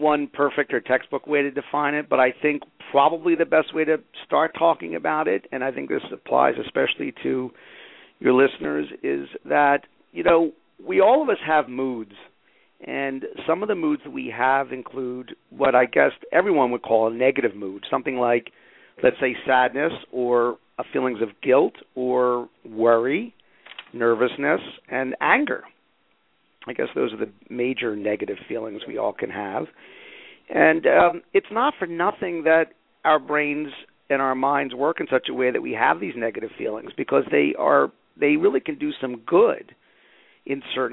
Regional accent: Philadelphia, Pennsylvania, United States; I grew up in around the Philadelphia area

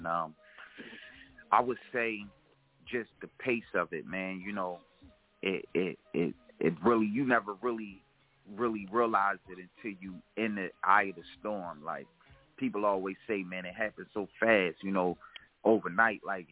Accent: Philadelphia, Pennsylvania, United States; You got to understand, as a kid growing up in Philly, these guys was my window to the world.

